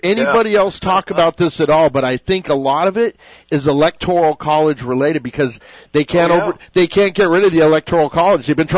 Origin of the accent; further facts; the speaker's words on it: United States; As an American, what's up with that?